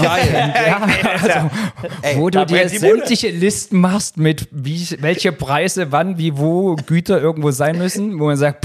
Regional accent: Thuringia, Germany; weil ich bin aus dem Osten, bin Thüringer.

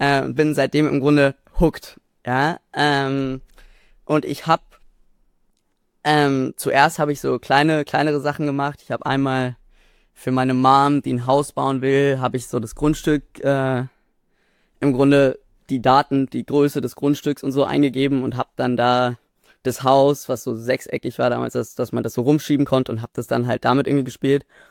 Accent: Berlin, Germany; ich bin 16 Jahre alt, ich bin aus Berlin.

